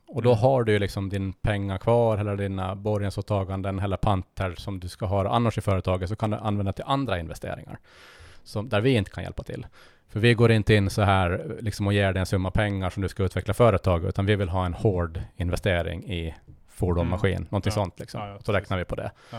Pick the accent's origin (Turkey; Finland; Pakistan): Finland; Jomala, Åland; Jag är en trebarnsfar från Jomala